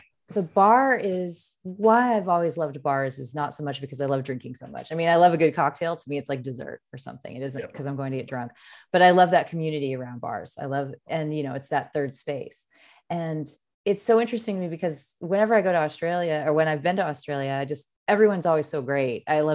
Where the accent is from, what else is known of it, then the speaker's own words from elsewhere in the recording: San Diego, California, United States; And again, I'm from San Diego, which kind of started that whole thing.